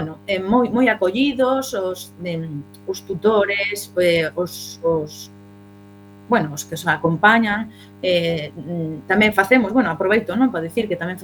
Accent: Narón, Galicia, Spain; eu son de Narón

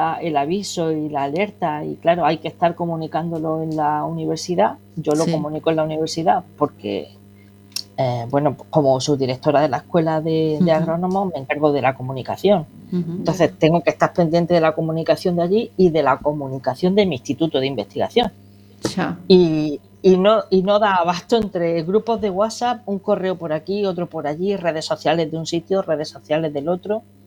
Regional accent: Andalusia, Spain; hoy también vuelve a pasar por aquí, en Andalucía, en mi tierra.

